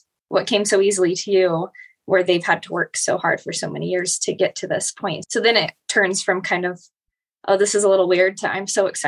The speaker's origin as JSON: {"language": "English", "town": "Hillsboro", "region": "Oregon", "country": "United States", "tie": "born or raised there", "moved": "as an adult", "lives_now": "St. George, United States", "said": "I grew up in Hillsboro, Oregon. I moved to Southern Utah in St. George after high school. I've been here about 13 years now, I think."}